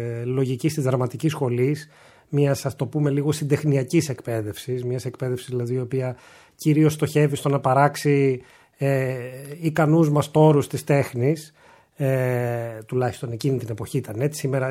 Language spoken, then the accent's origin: Greek; Thessaloniki, Central Macedonia, Greece; εγώ είμαι Θεσσαλονικιός και έτσι κι αλλιώς μεγάλος, είμαι γέννημα Θρέμα και με έναν τρόπο έχω καθοριστεί πολύ από την πόλη αυτή